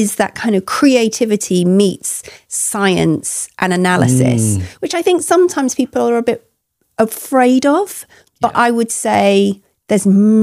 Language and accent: English; Grimsby, Yorkshire and the Humber, United Kingdom; now in London, United Kingdom; And I grew up near Grimsby up north. And so dancing was just an incredible thing to be able to do locally.